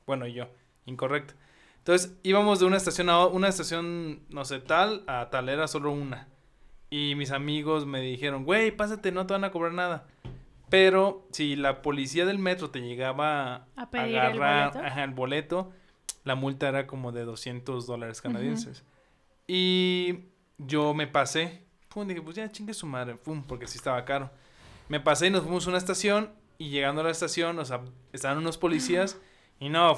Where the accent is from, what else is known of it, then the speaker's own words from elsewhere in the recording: Mexico; No, era, no sé, por la actitud tal vez, como los mexicanos.